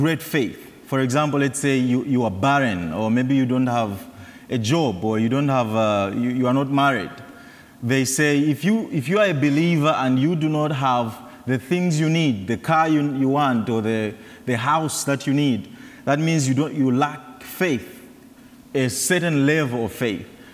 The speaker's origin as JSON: {"language": "English", "country": "Zambia", "said": "specifically in my home country, Zambia."}